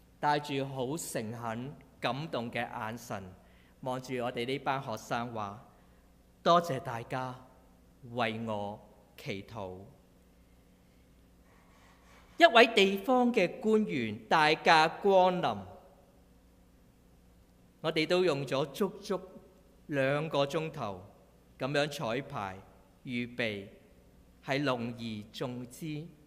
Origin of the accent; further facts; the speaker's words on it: Hong Kong; 我来自香港